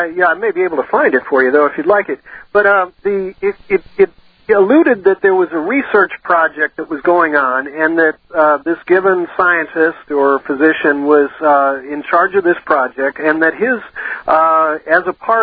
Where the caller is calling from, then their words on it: San Francisco, California, United States; San Francisco, yeah. Yeah, greetings.